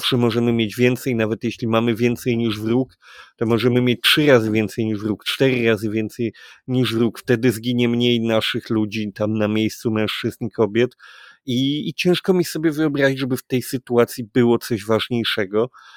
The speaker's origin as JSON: {"language": "Polish", "town": "Kraków", "region": "Lesser Poland", "country": "Poland", "said": "bardzo podobnie jakby ona przyleciała w nasz dom w Krakowie, to znaczy, czy akurat my jesteśmy z Krakowa"}